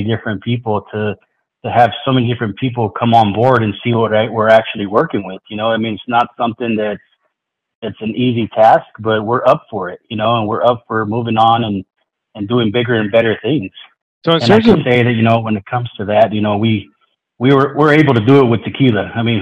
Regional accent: San Diego, California, United States; Well, since we're from San Diego, we started in San Diego, we're actually going to continuously grow out of San Diego.

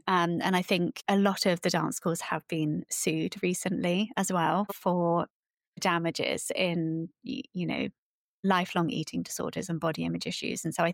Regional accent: South West England, United Kingdom; I'm a Cornish girl, so fish was like my life growing up

